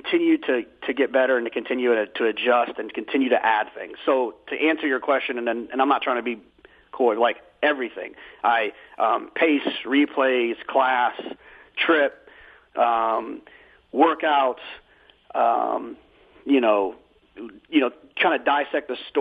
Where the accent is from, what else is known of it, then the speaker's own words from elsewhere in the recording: Dallas, Texas, United States; I grew up in Dallas-Fort Worth.